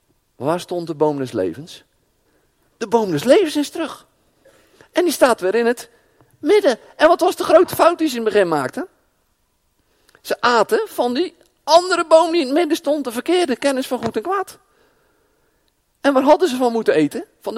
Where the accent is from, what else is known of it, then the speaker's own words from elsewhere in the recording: Netherlands; Wij zijn Nederlanders, hè? Ja, je kan zo hoog niet wonen, of zo laag niet in Nederland. Wij zijn echte Nederlanders.